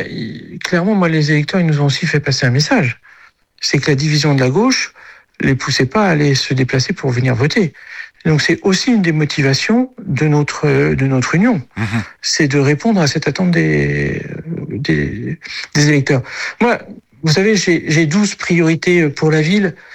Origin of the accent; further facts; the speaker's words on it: South-West, France; Chez moi, on dirait que c'est les promesses de Gascon, mais je suis du Sud-Ouest.